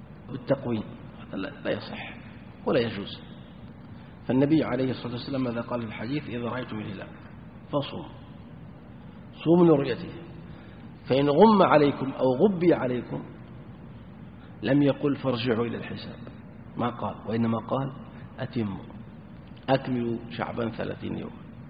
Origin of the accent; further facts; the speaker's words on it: Yanbu, Medina Province, Saudi Arabia; طبعا بلدنا ينبع هذه كانت مشهورة بهؤلاء